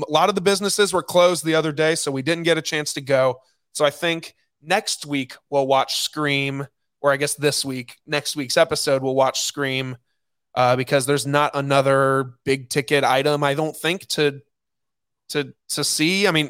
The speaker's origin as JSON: {"language": "English", "region": "Midwest", "country": "United States", "tie": "born there", "said": "I was born in the Midwest, so we're definitely used to snow."}